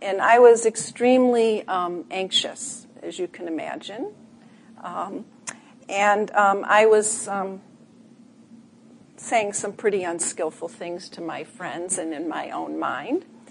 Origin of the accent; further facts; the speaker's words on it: Chicago, Illinois, United States; I'm originally from Chicago, too.